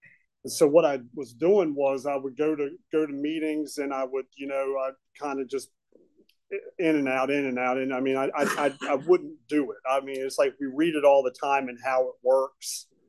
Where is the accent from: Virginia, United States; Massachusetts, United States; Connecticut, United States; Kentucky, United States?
Virginia, United States; Charlottesville; And, you know, I grew up in Charlottesville, you know, blue collar dad.